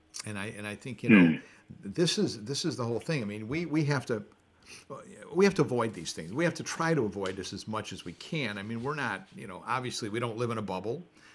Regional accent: United States; I mean, you know, I grew up in America and marketing. My father had a store at one time, and you had to market things.

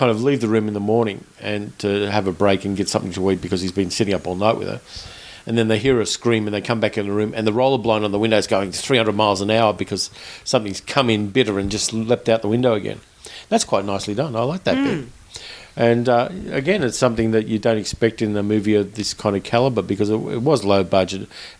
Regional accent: Australia; we do have that parochialism as an Australian movie buff

